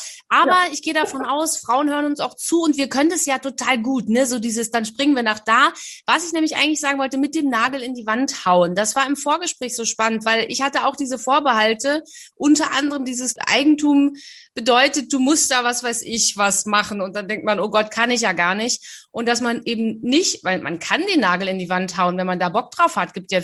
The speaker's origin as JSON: {"language": "German", "region": "Berlin", "country": "Germany", "said": "Also so als Jugendliche, ne, ich komme aus Berlin."}